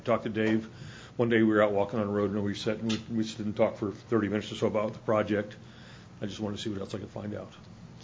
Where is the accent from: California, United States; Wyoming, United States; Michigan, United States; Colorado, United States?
Colorado, United States; You know, I've born and raised in Colorado, retired out here a year ago.